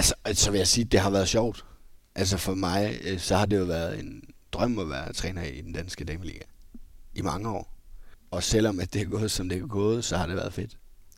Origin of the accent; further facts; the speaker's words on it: Esbjerg, Region of Southern Denmark, Denmark; da jeg var hjemme i Esbjerg